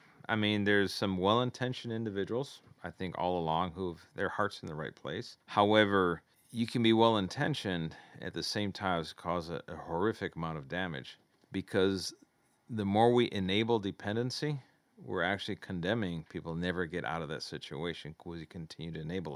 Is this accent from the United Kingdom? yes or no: no; Puerto Rico; moved away as an adult; also born or lived in Chicago / Rochester / Queens; Well, I come from the East Coast. Born in Chicago, raised in upstate New York, Rochester, 1 year in Queens, New York, and then I was in Puerto Rico, where my dad was born and raised, and I grew up there.